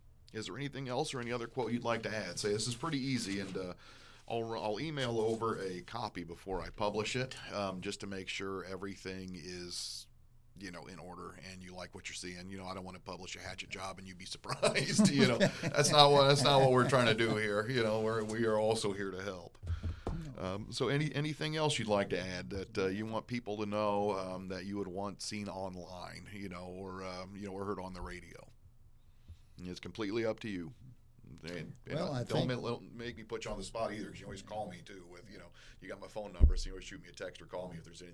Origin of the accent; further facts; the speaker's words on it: Bedford, United States; Yeah, I grew up in Bedford, and that's a big change from what I remember now.